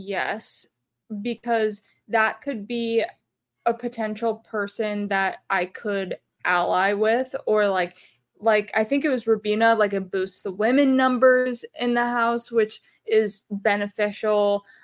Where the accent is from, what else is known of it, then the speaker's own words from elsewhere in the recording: East Coast, United States; I'm from the East Coast.